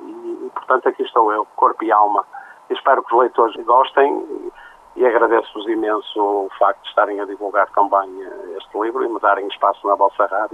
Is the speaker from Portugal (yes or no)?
yes; Barcelos, Norte, Portugal; estamos a falar para as pessoas de Barcelos, por quem tenho muito carinho, porque continua a ser a minha terra, apesar de tudo, apesar de viver longe já há alguns anos, mas é sempre a minha terra.